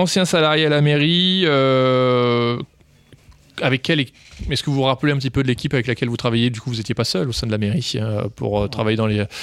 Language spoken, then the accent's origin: French; Carpentras, Provence-Alpes-Côte d'Azur, France; Moi, je suis de Carpentras